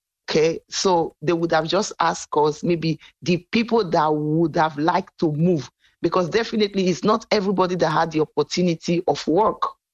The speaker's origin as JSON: {"language": "English", "country": "Nigeria", "said": "And I'm from Nigeria."}